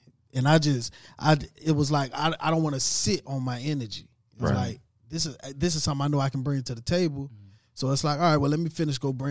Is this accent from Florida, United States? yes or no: yes; Tampa, Florida, United States; I'm from Tampa.